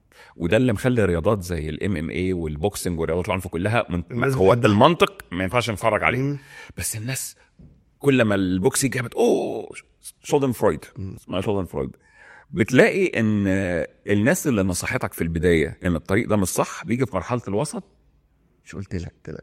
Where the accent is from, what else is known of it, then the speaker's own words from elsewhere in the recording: Mansoura, Dakahlia, Egypt; now in Cairo, Egypt; هو ممكن يكون ان انا نقلت من المنصوره رحت القاهره، ده غير تقليدي بالنسبه لاهل المنصوره